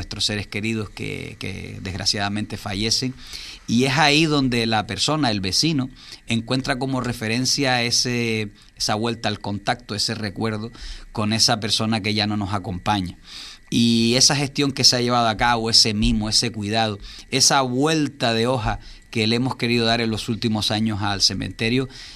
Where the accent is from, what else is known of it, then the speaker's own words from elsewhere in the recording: Villaverde, Canary Islands, Spain; Soy de Villaverde, vivo en Villaverde